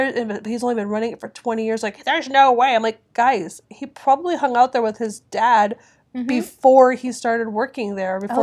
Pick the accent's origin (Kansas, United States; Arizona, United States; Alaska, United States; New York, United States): Arizona, United States; Phoenix; When I grew up in Phoenix, we talked about that before on here.